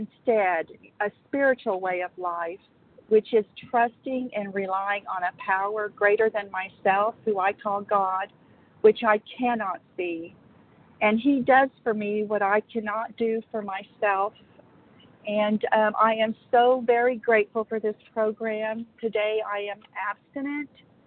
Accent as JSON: {"language": "English", "region": "Oklahoma", "country": "United States", "said": "I'm from Oklahoma, and I'm a compulsive overeater."}